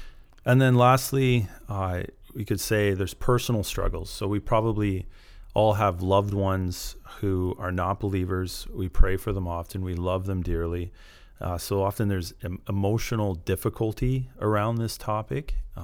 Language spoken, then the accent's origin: English; Canada; This is partially, I think, being a Canadian thing. We don't want to offend people.